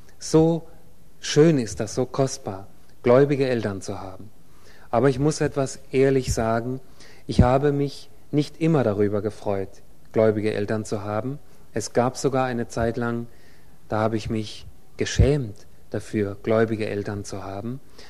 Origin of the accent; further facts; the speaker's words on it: Hesse, Germany; Aber ich bin in der Nähe von Kassel geboren und aufgewachsen, also in Nordhessen, gar nicht so weit weg von hier. Und ich hatte das Vorrecht, ein gläubiges Elternhaus zu haben.